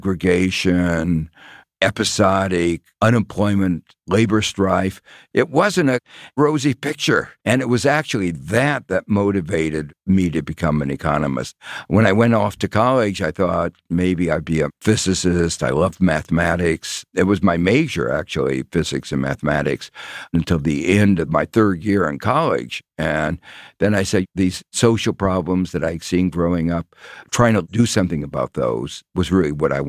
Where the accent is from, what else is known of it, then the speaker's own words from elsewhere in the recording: Gary, Indiana, United States; I grew up in Gary, Indiana, not far from the University of Chicago. And Gary, Indiana was a steel town.